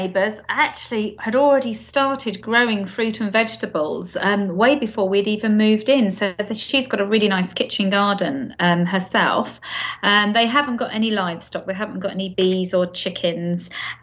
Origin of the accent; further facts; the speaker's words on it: London, United Kingdom; I was born and brought up in East London, and I went to school there.